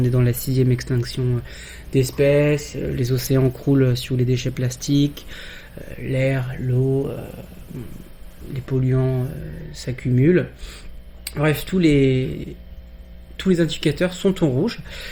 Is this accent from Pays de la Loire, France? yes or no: no; Saint-Malo, Brittany, France; born there